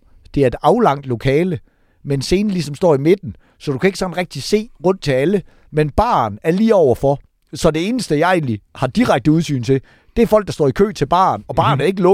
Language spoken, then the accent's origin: Danish; Give, Region of Southern Denmark, Denmark; det var jo Give, og det var min hjemby